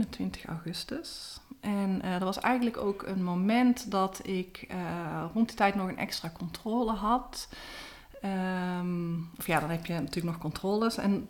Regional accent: North Brabant, Netherlands; accent: Brabant soft G; Ik woon in Someren. Dat is een dorpje in het gezellige Brabant. Zal je ook wel horen aan mijn zachte G.

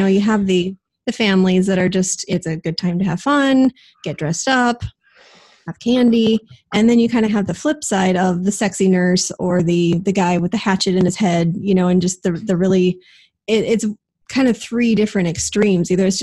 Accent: Southwest, United States; I was actually really thankful for it because I grew up in the Southwest and had heard of Day of the Dead and really just lumped it in with Halloween.

